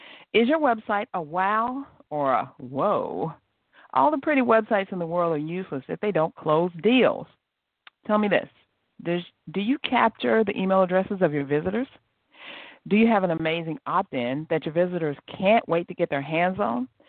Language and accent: English; South Carolina, United States; Oh, I'm from South Carolina, too.